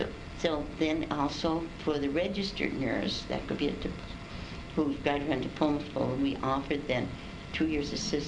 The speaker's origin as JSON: {"language": "English", "region": "Minnesota", "country": "United States", "tie": "born or raised there", "also_born_or_lived": "Bismarck", "said": "And that's my home area. I was born in Bismarck, mm-hmm. and I grew up in Northern Minnesota."}